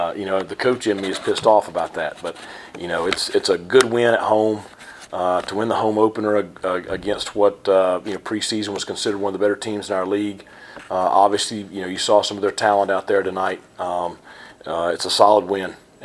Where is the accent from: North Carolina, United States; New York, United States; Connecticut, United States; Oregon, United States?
North Carolina, United States; Franklin; In my hometown of Franklin, you had a major landslide that killed a lot of residents, and you feel for the people in Chimney Rock and Boone and Asheville.